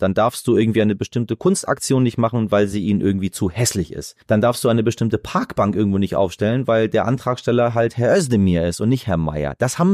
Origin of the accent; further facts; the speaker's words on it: Iran; now in Germany; Ich spreche fließend Deutsch, ich habe keine Straftaten, lebe in diesem Land, zahle meine Steuern, aber ich sehe mich immer mehr als Iraner.